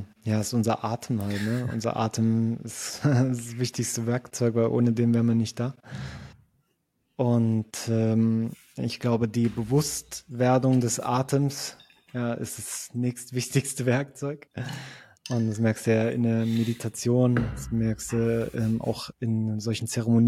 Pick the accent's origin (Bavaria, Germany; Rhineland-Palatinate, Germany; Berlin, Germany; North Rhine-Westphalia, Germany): Berlin, Germany; also born or lived in Leipzig; now in Switzerland; ich komme aus Berlin über Leipzig in die Schweiz